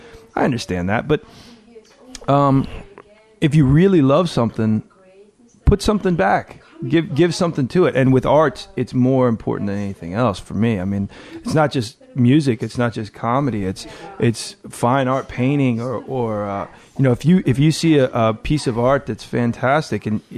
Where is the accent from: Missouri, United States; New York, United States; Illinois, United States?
New York, United States; now in Wilmington, United States; Well, I came to Wilmington from Brooklyn.